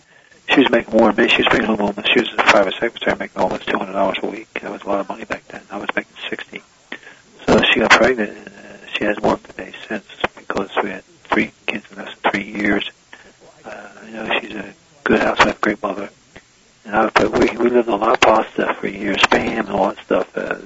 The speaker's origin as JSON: {"language": "English", "town": "Philadelphia", "region": "Pennsylvania", "country": "United States", "tie": "born or raised there", "said": "Yeah, Manayunk. I was born on Main Street, one of the kind of depressed area where we were poor. We just didn't know we were poor."}